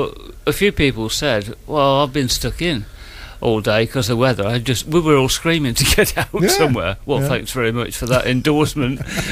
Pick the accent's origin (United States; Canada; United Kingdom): United Kingdom; Manchester, North West England; I'm from Manchester.